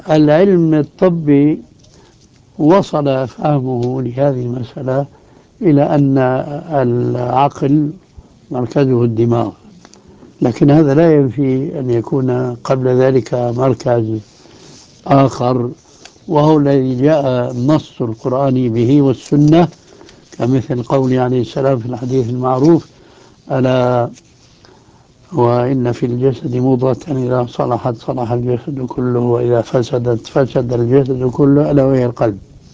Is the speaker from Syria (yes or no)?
yes; Damascus, Damascus Governorate, Syria; عندنا في دمشق ماء يسمى بماء الفية، ومنبعه خارج دمشق في قرية اسمها الفية